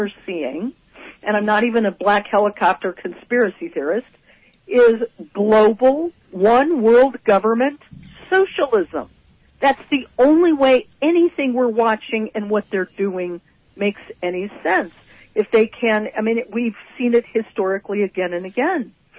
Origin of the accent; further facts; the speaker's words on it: Denver, Colorado, United States; also born or lived in New York / Los Angeles; I'm in northern Colorado. Denver is my hometown, even though I lived in New York and L.A. and other places.